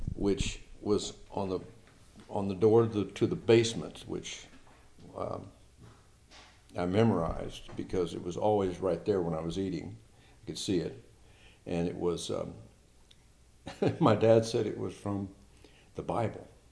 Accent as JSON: {"language": "English", "region": "Midwest", "country": "United States", "tie": "born or raised there", "said": "Well, I grew up in the Midwest and we lived on the Mississippi."}